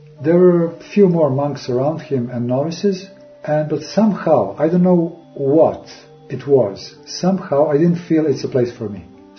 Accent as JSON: {"language": "English", "region": "Belgrade", "country": "Serbia", "tie": "born or raised there", "also_born_or_lived": "New York City, United States", "second_language": "English", "moved": "as an adult", "said": "I was born in Belgrade, 1960, that there I finished my schooling, my university, that actually, I was a dentist and the artist at the same time."}